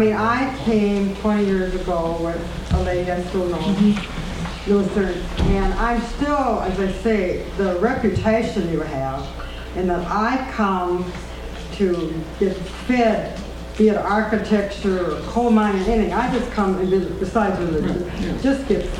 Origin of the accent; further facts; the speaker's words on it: St. Paul, Minnesota, United States; I hardly know your campus, even if I grew up in St. Paul.